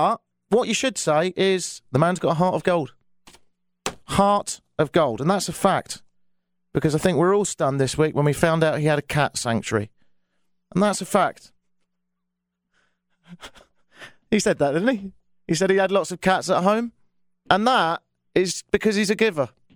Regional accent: United Kingdom; now in Canada; as a Brit living in Canada

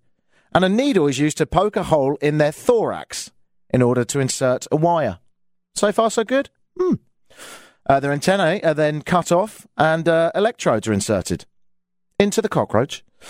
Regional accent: Brighton, South East England, United Kingdom; moved away; Every time I go back, I always go to my hometown, Brighton, and obviously fly into London. And I've got a lot of family in London.

